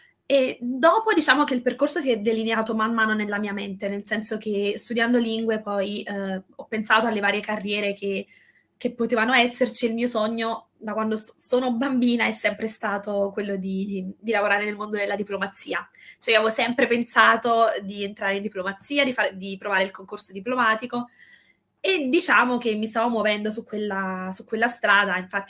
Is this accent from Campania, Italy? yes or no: yes; Naples, Campania, Italy; moved away; mi sono sempre sentita un po' fuori posto a Napoli